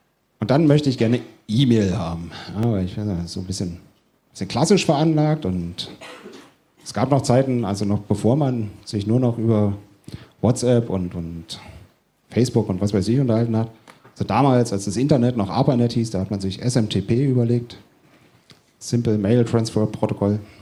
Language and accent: German; Dresden, Saxony, Germany; Also ich komme aus Dresden und wir haben ein sehr gutes französisches Restaurant.